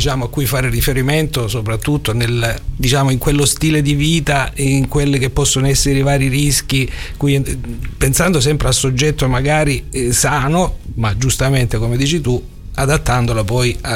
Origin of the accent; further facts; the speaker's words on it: Calabria, Italy; Il mio paese di origine calabrese, un paesino di 3.000 abitanti, è diventato famoso ormai in televisione perché praticamente è un paese di centenari.